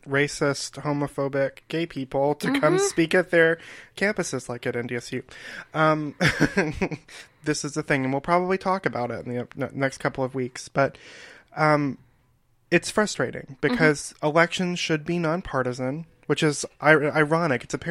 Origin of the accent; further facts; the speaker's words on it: the South, United States; because I grew up in the South, and this happens in the South all the time.